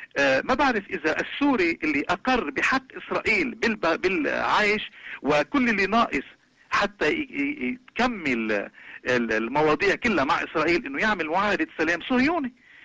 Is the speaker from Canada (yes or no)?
yes; Canada; لأنه ككندي من أصل لبناني أنا ما بعتبر